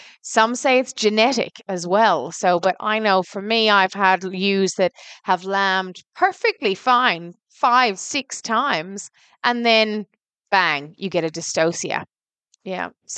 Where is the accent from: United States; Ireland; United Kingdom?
Ireland; growing up in Ireland